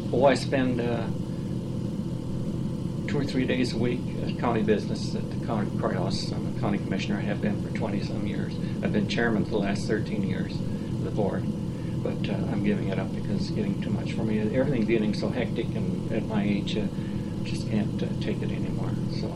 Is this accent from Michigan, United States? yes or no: yes; Saginaw, Michigan, United States; Well, he was growing up in the Saginaw Valley about the same time I was.